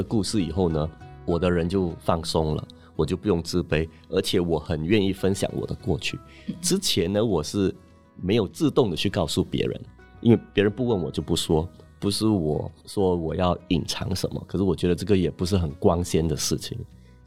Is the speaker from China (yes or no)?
no; Singapore; 然后我在小贩中心，新加坡小贩中心我们都是用方言嘛，闽南语粤语，所以我到学校呢又开始学英语